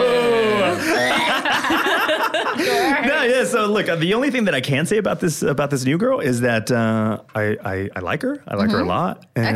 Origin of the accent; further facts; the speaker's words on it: United States; And just like for my culture, being an American, my nationality, like everything tells me not to talk about my feelings over and over again.